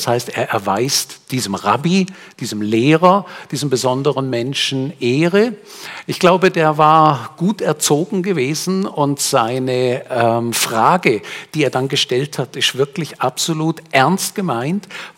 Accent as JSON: {"language": "German", "country": "Switzerland", "said": "dass unter den ersten reichsten Nationen wir als Schweizer sind"}